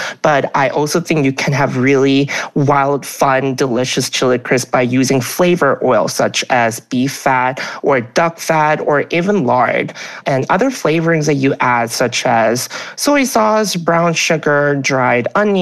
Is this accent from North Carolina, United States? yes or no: no; Alabama, United States; now in New York City, United States; So I first really came to the world of chili crisp when I moved to New York City. So I grew up in Alabama, which is the state that I wasn't really exposed to a lot of like ethnic grocery stores